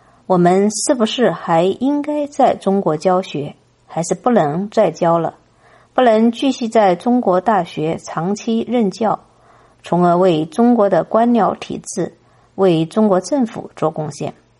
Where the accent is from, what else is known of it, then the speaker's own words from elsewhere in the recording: Germany; 尤其是我们作为德国人的责任是铭记历史